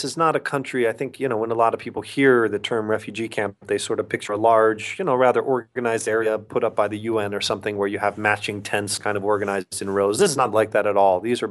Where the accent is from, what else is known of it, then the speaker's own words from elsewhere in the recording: United States; I never try to hide the fact that I'm an American or anything like that.